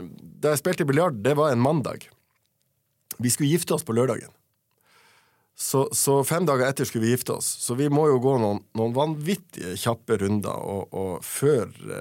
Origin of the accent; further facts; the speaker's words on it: Tromsø, Troms, Norway; det var en helt annerledes kultur enn jeg kom fra Tromsø.